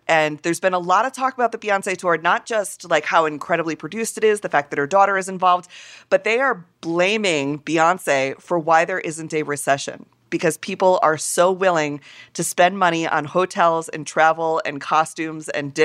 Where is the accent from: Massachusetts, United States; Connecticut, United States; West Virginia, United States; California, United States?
Connecticut, United States; Shelton; Hamden? All right. Hamden. I'm from Shelton. I'm from the Valley. Not a lot of people get out of the Valley, and yet here we are, Valley and Valley adjacent.